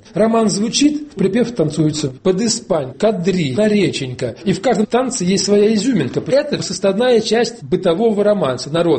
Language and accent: Russian; Uryupinsk, Volgograd Oblast, Russia; Моя родина, Верхний Дон, река Хоперова, Урюпинск, известная всем. Вот я сам с Урюпинска.